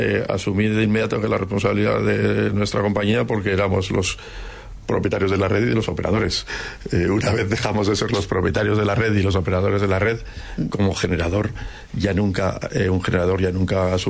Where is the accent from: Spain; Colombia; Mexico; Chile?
Spain; Alcañiz, Aragon; De una ciudad pequeña de la provincia de Teruel, de Alcañiz.